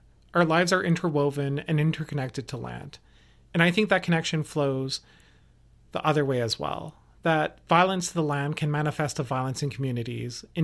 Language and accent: English; Canada; I'm Dene. I come from Denedé.